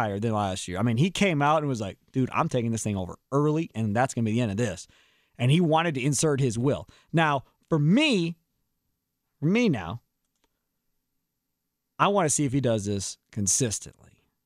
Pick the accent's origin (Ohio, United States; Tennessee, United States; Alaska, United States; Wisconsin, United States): Wisconsin, United States; Kenosha; When I was growing up in Kenosha, filled with Chicago fans everywhere.